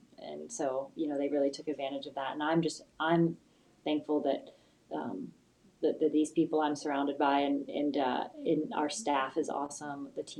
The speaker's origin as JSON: {"language": "English", "region": "Ohio", "country": "United States", "tie": "born or raised there", "said": "Like, I was raised, I'm from Northeast Ohio. Like, everything was about high school sports and youth sports."}